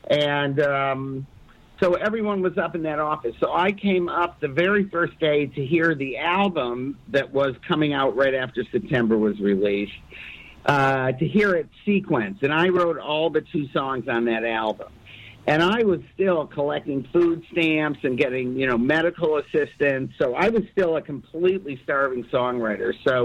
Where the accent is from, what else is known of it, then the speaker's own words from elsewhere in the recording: Detroit, Michigan, United States; I grew up in Detroit, and there's your answer right there.